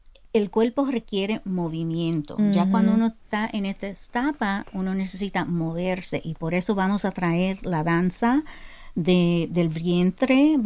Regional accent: New York, United States; Las dos venimos de Washington Heights.

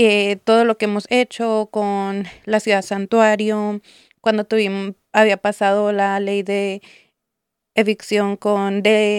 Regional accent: Mexico City, Mexico; yo de niña en la Ciudad de México, mi papá era policía en la ciudad

